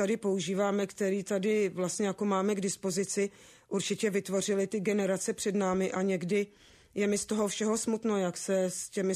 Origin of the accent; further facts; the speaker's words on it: Vimperk, South Bohemian Region, Czechia; Tak já pocházím, narodila jsem se ve Vimperku, moji rodiče tedy byli Slováci, tatínek byl vojákem z povolání, takže ho neustále někam převelovali, ale nakonec jsme skončili teda ve Vimperku.